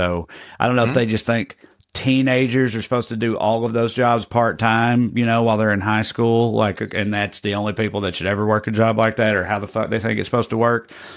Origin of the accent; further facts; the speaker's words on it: United States; that made me look up my hometown or my home county. Clay County went like almost 85% for Trump